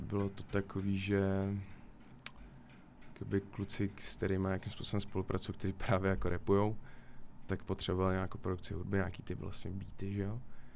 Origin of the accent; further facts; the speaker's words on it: České Budějovice, South Bohemian Region, Czechia; Já nejsem z Roudnýho, já jsem teda jako z Budějc, ale z Roudnýho nejsem.